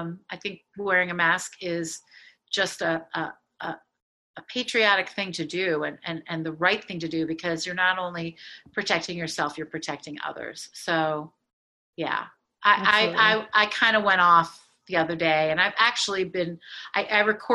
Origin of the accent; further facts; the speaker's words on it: Philadelphia, Pennsylvania, United States; accent: Philadelphia; Although I am from Philadelphia and that's worse. So I try to just, you know, not do the flat A and the O from Philadelphia.